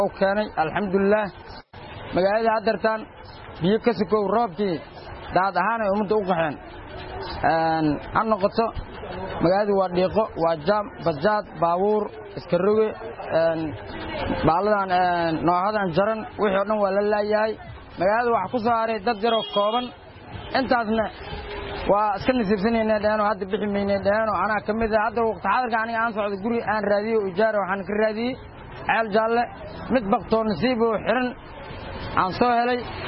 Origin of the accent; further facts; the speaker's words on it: Beledweyne, Hiran, Somalia; born there; waxaan ahay nin reer Hiiraane ku dhashay magaalada Baladweyne gaar ahaan xaafadda Buundweyn waxaan joognaa magaalada Baladweyne gaar ahaan Shabcal Jimcaale Buundweyn